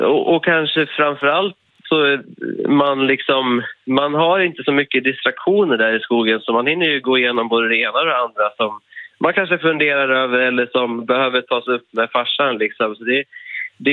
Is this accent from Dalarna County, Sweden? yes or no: yes; Mora, Dalarna County, Sweden; jag kommer från Mora då, så vi liksom cyklade och sprang runt i hela Mora